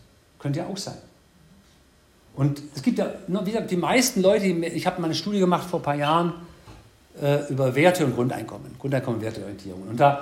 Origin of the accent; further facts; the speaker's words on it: East Germany, Germany; ich bin ja auch Ossi-Beamter und der Name … ist kein italienischer Name, sondern ein polnischer, also ich bin ein echter Ossi.